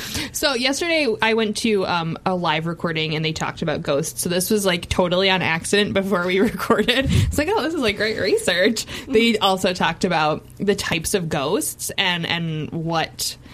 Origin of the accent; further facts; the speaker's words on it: Ireland; So like, I'm Irish. We always talked about banshees.